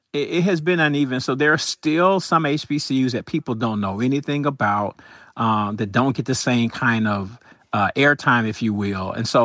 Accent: Atlanta, Georgia, United States; You know, I grew up in Atlanta, so I went to Atlanta public schools. We're 99% Black.

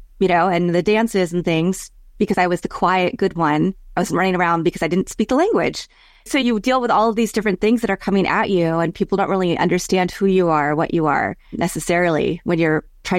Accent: Kansas, United States; you know, I grew up in Kansas.

